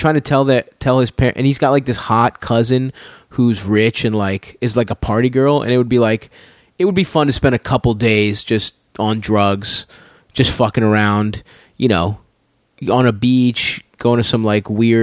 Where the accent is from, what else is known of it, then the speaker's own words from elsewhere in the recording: Baltimore, Maryland, United States; I mean, I grew up in Baltimore, and it's like, there's fucking parts of Baltimore that look like fucking Warzone.